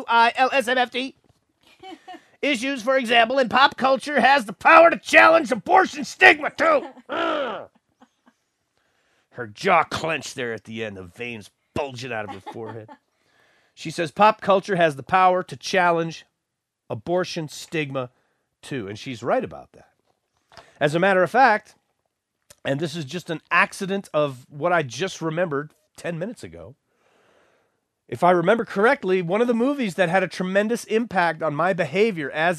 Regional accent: United States; so many things I wish I could unsee from my time in government school and growing up in America.

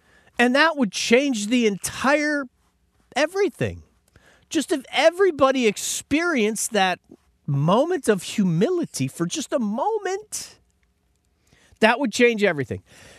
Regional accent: United States; I grew up in America at the peak of probably the prosperity of any civilization in the world

